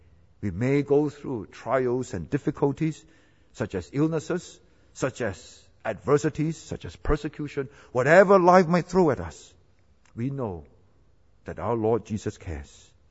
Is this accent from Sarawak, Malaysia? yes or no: no; Seremban, Negeri Sembilan, Malaysia; He cared for me when I was a little boy growing up in Seremban.